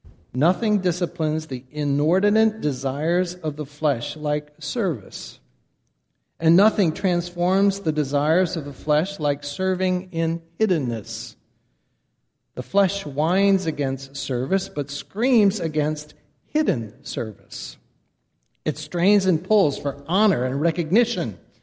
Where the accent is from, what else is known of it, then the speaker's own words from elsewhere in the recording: Boynton Beach, Florida, United States; Well, I'm from Boynton Beach.